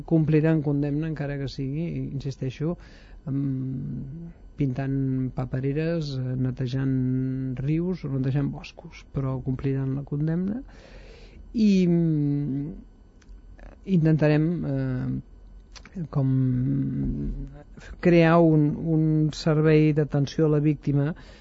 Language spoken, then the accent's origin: Catalan; Mollet del Vallès, Catalonia, Spain; Cada vegada que passava alguna cosa en el meu poble, a més, s'assenyalava ràpidament cap a … que a Mollet, per cert, ens diuen